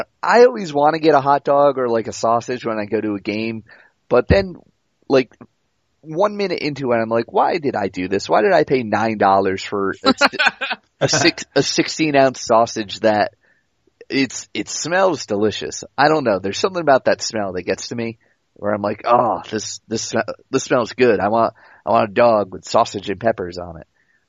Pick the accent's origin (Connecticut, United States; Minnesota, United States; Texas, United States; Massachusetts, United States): Massachusetts, United States; Boston; Well, listen, I'm from Boston, which is also well known for its fan friendly experience.